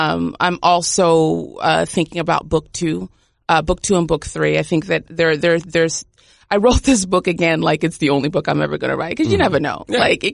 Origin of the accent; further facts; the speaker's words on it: Nigeria; I'm going back as a tourist. I have my blue passport. I'm not going back as a Nigerian because I refuse.